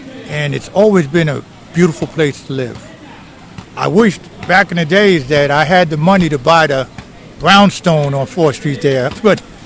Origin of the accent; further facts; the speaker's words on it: New York City, New York, United States; I grew up in Park Slope. I came here when I was about 5, and I've been here for over 30-something years, and then I moved up to Eastern Parkway and Washington Avenue and bought me my own co-op.